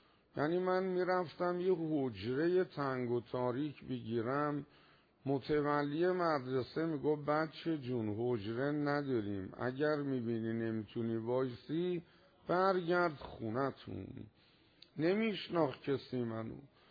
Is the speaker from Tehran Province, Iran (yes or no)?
yes; Tehran, Tehran Province, Iran; گفت اهل کجایی؟ گفتم تهران.